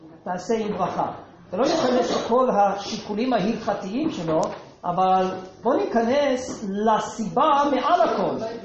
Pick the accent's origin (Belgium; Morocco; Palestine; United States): United States; אני גדלתי בארצות הברית, רק שמעתי את השם שלו.